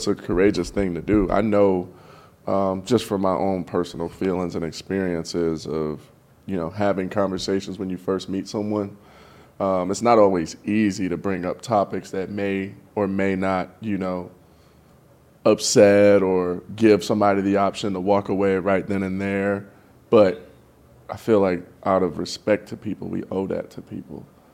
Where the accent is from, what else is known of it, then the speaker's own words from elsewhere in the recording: Ohio, United States; I'm from Ohio. I haven't been in, like, a bad one, but I've been not far from one.